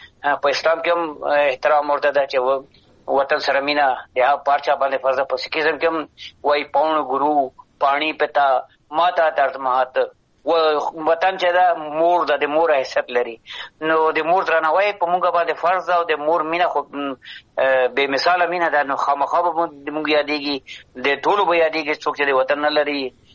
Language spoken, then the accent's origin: Pashto; Afghanistan; moved away